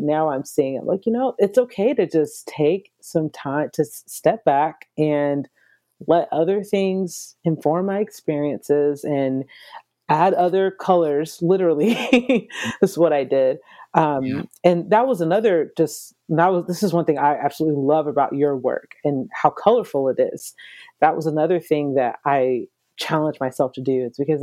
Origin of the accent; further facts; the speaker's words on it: Atlanta, Georgia, United States; also born or lived in Nashville / Dallas; now in Los Angeles, United States; because I'm originally from Atlanta, Georgia. I've lived in Nashville. I've lived in Dallas.